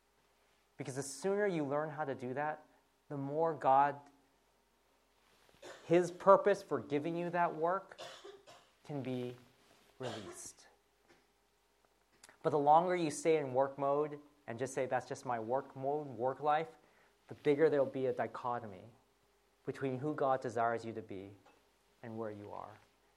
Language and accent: English; United States; So I say, I'm from America.